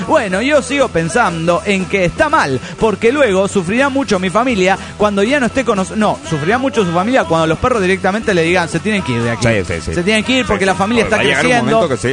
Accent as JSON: {"language": "Spanish", "region": "Mexico City", "country": "Mexico", "moved": "yes", "lives_now": "Montreal, Canada", "said": "vivo en Canadá. Pero para ser exacto, en Montreal. Y ya llevo aquí 2 años desde que vine del DF."}